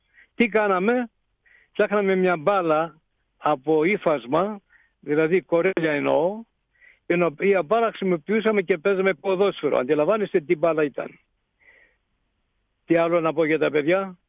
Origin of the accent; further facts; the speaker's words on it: Thessaly, Greece; το χωριό μου απέχει από τον ομό, από την Καρδίτσα εννοώ, περίπου 20 χιλιόμετρα. Έχει υψόμετρο 320 μέτρα. Είναι αλήθεια ότι βρίσκεται πάνω στην οροσειρά των αγράφων της Πίνδο